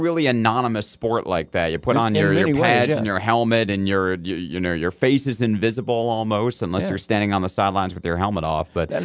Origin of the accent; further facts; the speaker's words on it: Michigan, United States; I know Michigan, since I'm from Michigan, Michigan State's all excited about the year this year